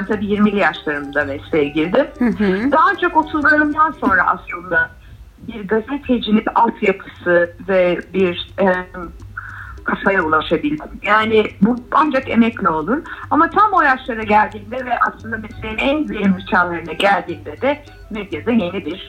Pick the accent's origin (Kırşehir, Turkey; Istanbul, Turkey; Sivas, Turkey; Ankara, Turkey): Ankara, Turkey; Ankara'daki bir apartman dairesinde hayata başlamış bir tek çocuğum. Ankaralıyım. Orada doğdum, orada büyüdüm. Ailem devlet memuriyetinden emekli.